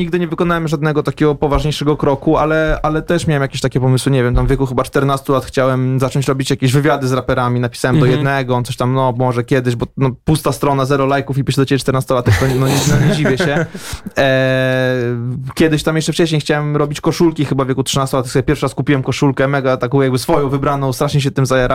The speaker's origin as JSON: {"language": "Polish", "region": "Masovian Voivodeship", "country": "Poland", "tie": "born or raised there", "said": "bo ja wychowywałem się pod Warszawą"}